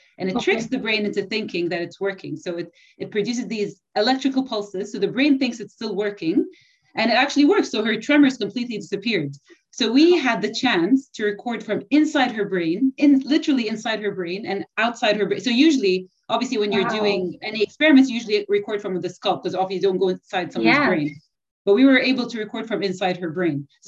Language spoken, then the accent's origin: English; Abu Dhabi, United Arab Emirates; also born or lived in Bristol; I was born in Bristol, but I didn't last, Bristol in the United Kingdom. I didn't stay here for long. My father... he had just got a medicine degree, and then we moved to Abu Dhabi in the UAE. So that's where I grew up all my life.